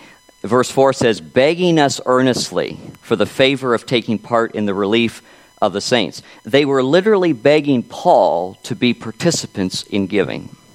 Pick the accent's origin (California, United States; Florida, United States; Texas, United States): Florida, United States; I first heard this outline preached by a former pastor of mine growing up in Florida, Pastor Jerry Lancaster.